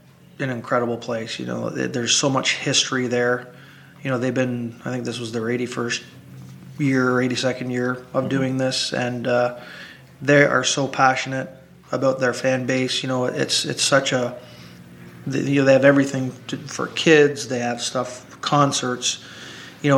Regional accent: Brockville, Ontario, Canada; You know, and I know what it's like from a promoter standpoint, you know, with my hometown in Brockville.

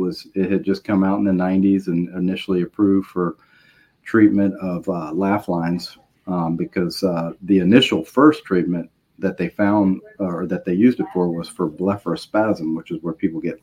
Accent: Richmond, Virginia, United States; I was from Richmond, Virginia, and grew up there.

